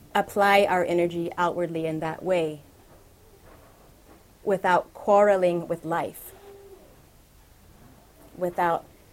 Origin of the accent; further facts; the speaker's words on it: Atlanta, Georgia, United States; There was a civil rights worker in the city where I grew up in Atlanta in the United States who died in the last year.